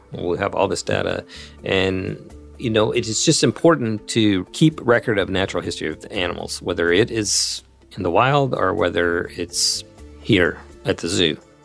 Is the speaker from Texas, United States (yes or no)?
yes; Texas, United States; I've got photos my parents took of me when I was must have been three with a horned lizard in my hand growing up in Texas.